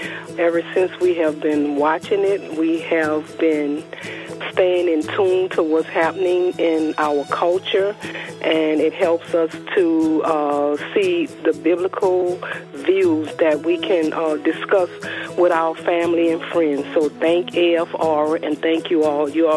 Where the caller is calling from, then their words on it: Louisiana, United States; I'm calling from Louisiana